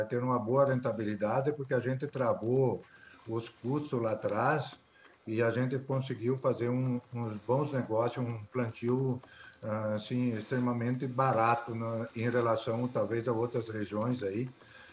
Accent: Santarém, Pará, Brazil; E agora nós temos a nossa região aqui, que é eu sou de Santarém

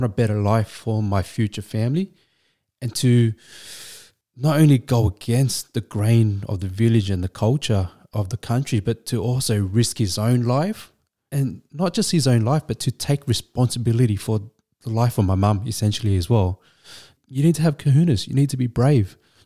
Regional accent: Hong Kong; born there; And I was born in Hong Kong. I was born in an English-speaking hospital.

